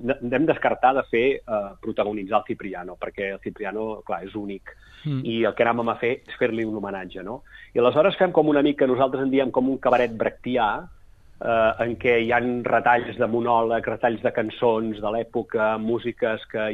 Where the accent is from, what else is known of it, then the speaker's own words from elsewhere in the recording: Igualada, Catalonia, Spain; Jo soc d'Igualada.